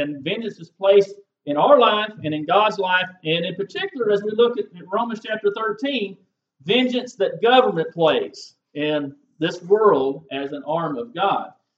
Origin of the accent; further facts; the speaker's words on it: Arkansas, United States; We're from Arkansas, so we're down south, kind of in the Alabama vicinity as far as the weather and climate goes.